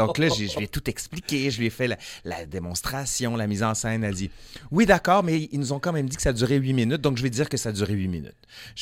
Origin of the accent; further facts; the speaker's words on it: Quebec City, Quebec, Canada; moi, je viens de la ville de Québec, puis même pire, je viens de Sainte-Foy, d'où la raison pour laquelle il y a une section sur la banlieue.